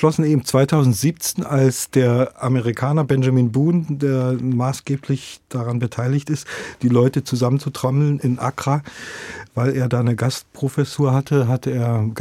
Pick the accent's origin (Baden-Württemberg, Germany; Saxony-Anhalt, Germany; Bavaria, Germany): Saxony-Anhalt, Germany; Magdeburg; born there; In Magdeburg.